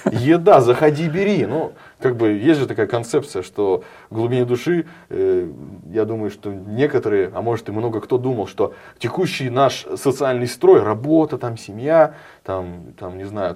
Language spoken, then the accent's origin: Russian; Vilyuchinsk, Kamchatka Krai, Russia; now in Saint Petersburg, Russia; Я вообще сам, ну, вообще из Петербурга. Но если копнуть глубже, если посмотреть досье, я из города Вилючинска Камчатской области. Да, у нас там наш такой край, наш закрытый город